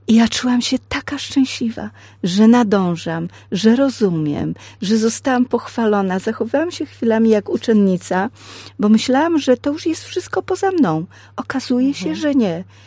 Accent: Gniezno, Greater Poland Voivodeship, Poland; Przyjeżdżałam ze studiów do Gniezna, skąd pochodzę, studiowałam w Poznaniu

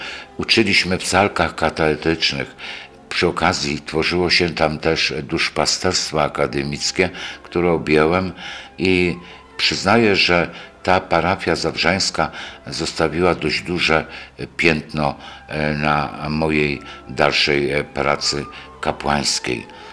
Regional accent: Opole, Opole Voivodeship, Poland; będąc rodowitym opolaninem

